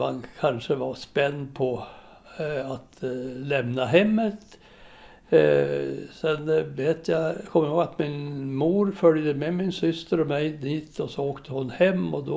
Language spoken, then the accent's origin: Swedish; Frostviken, Jämtland County, Sweden; Jag är född uppe i Frostviken. Vi bodde första tiden av mitt liv i en by som heter Inviken.